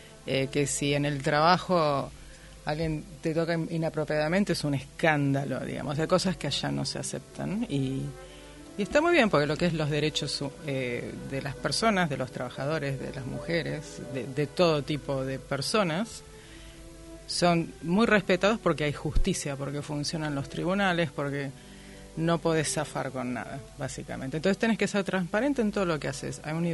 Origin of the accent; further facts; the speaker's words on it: Argentina; Claro, pero lo que nos ocurre en la Argentina es que hay una fuga de cerebros.